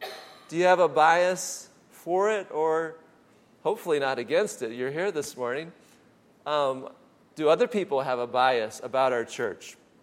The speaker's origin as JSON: {"language": "English", "region": "Michigan", "country": "United States", "tie": "born or raised there", "said": "considerable bias for Ohio State and against my home state of Michigan."}